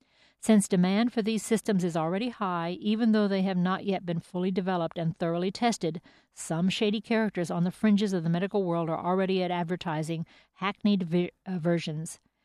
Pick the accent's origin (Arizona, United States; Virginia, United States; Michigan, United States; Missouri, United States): Michigan, United States; Detroit; happens in my hometown of Detroit.